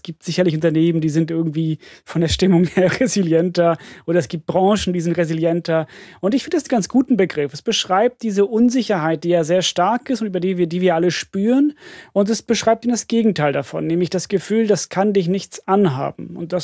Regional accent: Finland; ich komme aus Finnland und im Finnischen gibt es ein Wort

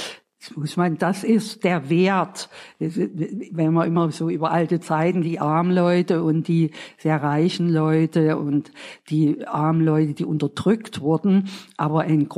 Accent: Neuhausen, Saxony, Germany; born there; also born or lived in Leipzig / Berlin; now in Dresden, Germany; Ich bin im Erzgebirge geboren, im kleinen Ort Neuhausen bei Seifen. Hab dann später in Leipzig studiert und dann nochmal in Berlin. Und dann später nach meiner Eheschließung mit … in Dresden gelebt

